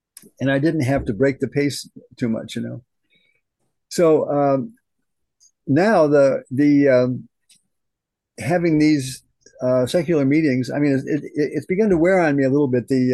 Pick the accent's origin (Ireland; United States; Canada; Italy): United States; Battle Creek, Michigan; I went back to my hometown with my mother. This was not too long after I got sober. You know, was able to go to a meeting. That this is back in Michigan, in the Bellevue, Battle Creek, Michigan area